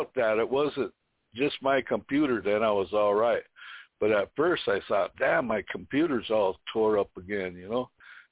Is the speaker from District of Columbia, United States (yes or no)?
no; Rosebud, South Dakota, United States; We grew up down there in Rosebud.